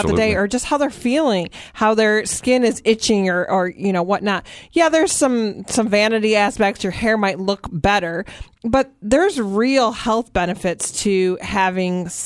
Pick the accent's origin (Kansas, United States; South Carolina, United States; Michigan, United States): Michigan, United States; I grew up, we had a lake house that was on a well growing up in Michigan